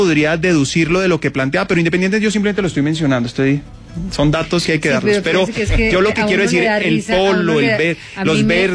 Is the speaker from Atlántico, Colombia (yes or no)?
no; Bogotá, Colombia; Pero somos más los bogotanos que queremos la seguridad por encima de muchas otras cosas.